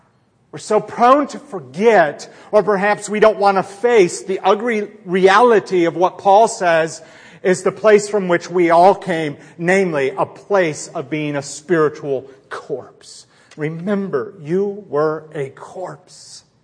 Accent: Scotland, United Kingdom; I came from Scotland

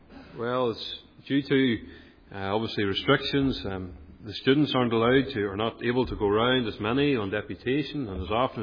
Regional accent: Portadown, Northern Ireland, United Kingdom; now in Markethill, United Kingdom; I am a second year student at the Whitfield College of the Bible, and I'm from the Macrofelt congregation. I'm a blow-in into Macrofelt, as it were. I'm originally from Portland Owen, but now I'm in Macrofelt.

